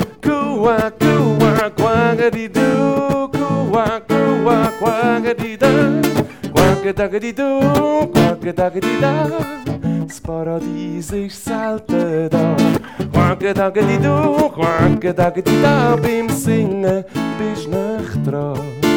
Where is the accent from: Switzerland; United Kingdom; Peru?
United Kingdom; England; dass in England, wo ich aufgewachsen bin